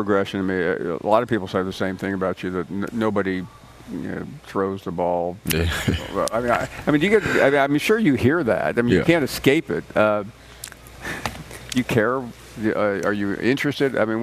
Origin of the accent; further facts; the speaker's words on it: Tennessee, United States; Yeah, I grew up in Tennessee, and every kid I knew wanted to be the starting quarterback at Tennessee.